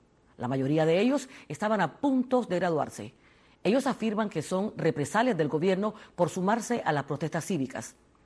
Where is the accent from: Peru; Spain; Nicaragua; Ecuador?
Nicaragua; moved away; nosotros como diáspora nicaragüense, como exilado